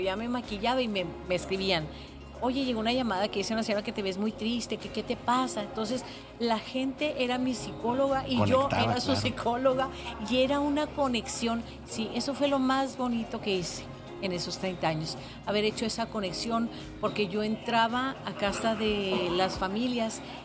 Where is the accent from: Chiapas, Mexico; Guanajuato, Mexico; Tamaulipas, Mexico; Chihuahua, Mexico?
Chihuahua, Mexico; Ciudad Juárez; venimos a ser, somos gente de Juárez, hicimos gente de Juárez para Juárez